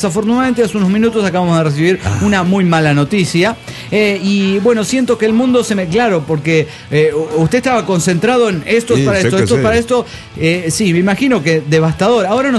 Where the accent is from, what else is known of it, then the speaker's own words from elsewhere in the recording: San Luis, Argentina; de San Luis, Argentina.